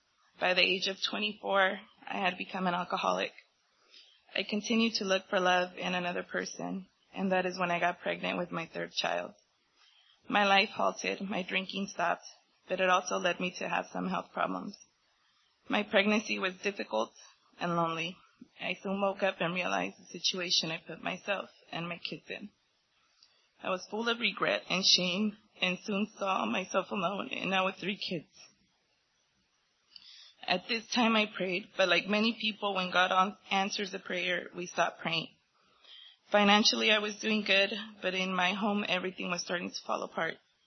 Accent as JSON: {"language": "English", "town": "San Francisco", "region": "California", "country": "United States", "tie": "born or raised there", "said": "I was born May 11, 1984, and I grew up in San Francisco going to a Catholic church."}